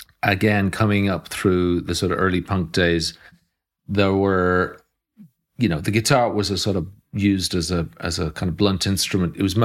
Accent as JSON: {"language": "English", "country": "Ireland", "said": "So we were part, being Irish, I think it also gives you a different angle on the sort of post-colonial period"}